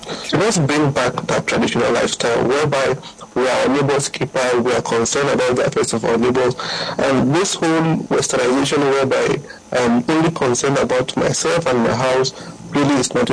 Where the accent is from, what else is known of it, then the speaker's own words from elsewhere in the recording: Abuja, Federal Capital Territory, Nigeria; First things first, I was born and brought up in Abuja, so I kind of strike a balance.